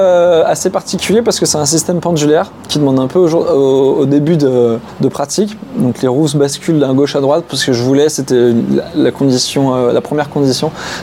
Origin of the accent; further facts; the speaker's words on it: Lyon, Auvergne-Rhône-Alpes, France; Et donc j'ai voulu revenir à Lyon, qui est ma terre natale en fait.